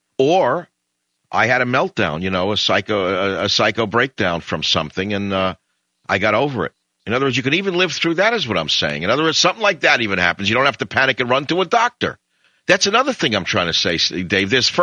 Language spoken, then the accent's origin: English; San Francisco, California, United States; And here in my hometown in San Francisco, KNEW